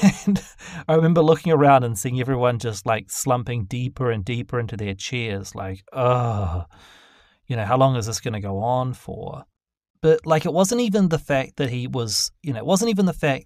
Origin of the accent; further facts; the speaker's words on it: New Zealand; Like, I grew up in New Zealand, obviously, not to repeat something that you all know